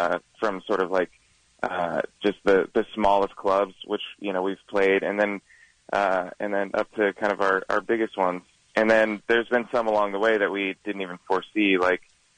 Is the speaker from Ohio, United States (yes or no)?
yes; Columbus, Ohio, United States; We're from Columbus, so we love playing in the Midwest.